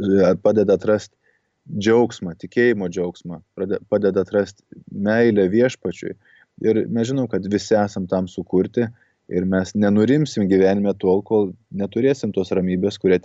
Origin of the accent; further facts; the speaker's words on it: Šiluva, Kaunas County, Lithuania; kai aš pats esu kilęs iš Šiluvos